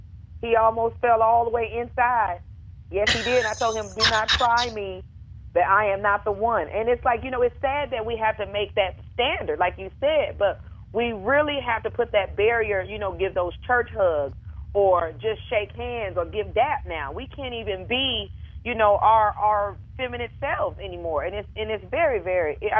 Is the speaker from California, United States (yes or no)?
yes; Inglewood, California, United States; Me being from growing up in Inglewood, I'm ready to cut anybody that want to try me.